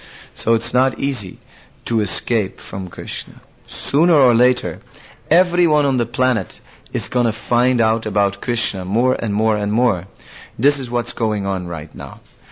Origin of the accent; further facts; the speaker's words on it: Netherlands; English is a second language; because I'm from Holland, you know.